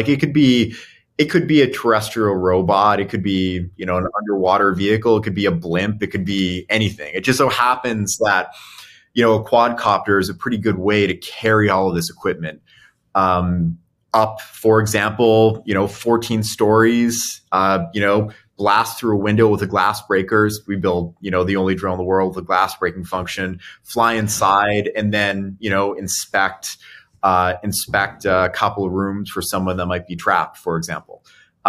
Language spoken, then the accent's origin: English; Las Vegas, Nevada, United States; I grew up in Las Vegas. The October 1 shooting happened, not too far from my house